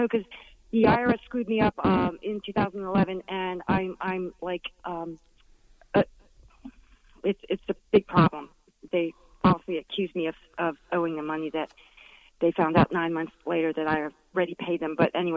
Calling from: New York City, New York, United States; Hi there. I'm calling from New York City. I just got home

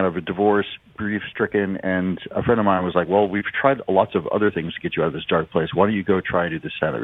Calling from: Seattle, Washington, United States; I'm coming in from Seattle.

